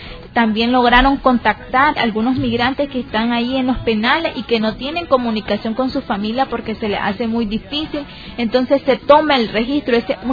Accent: Nicaragua; para nosotros como nicaragüenses fue muy significativa

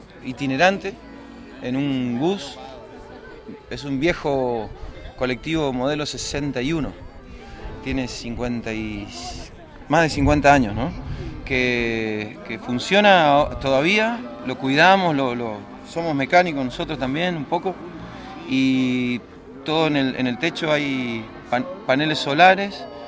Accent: Misiones, Argentina; Yo soy de Misiones, Argentina, es la tierra en donde están las cataratas del Iguazú, en donde habita el pueblo guaraní, los guaraníes

